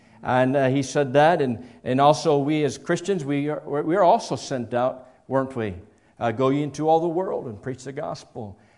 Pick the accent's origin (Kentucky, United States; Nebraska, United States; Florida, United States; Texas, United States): Texas, United States; I'm from Texas, amen, originally.